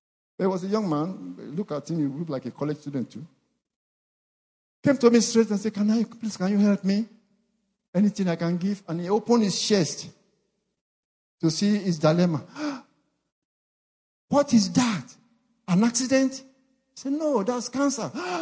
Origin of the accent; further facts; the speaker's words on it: Ibadan, Oyo, Nigeria; I was going to my hometown. In Ibadan, Nigeria, the Molete Motor Park